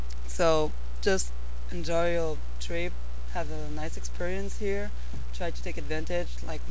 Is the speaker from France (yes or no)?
yes; France; now in Japan; from France, from Lyon Daishan University.